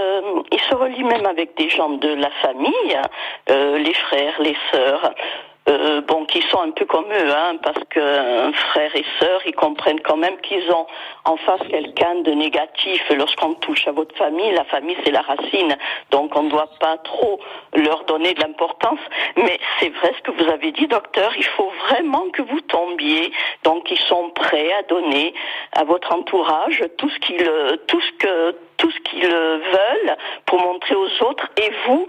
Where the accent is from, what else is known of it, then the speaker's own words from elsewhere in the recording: Corsica, France; Mais vous savez comment on dit chez nous en Corse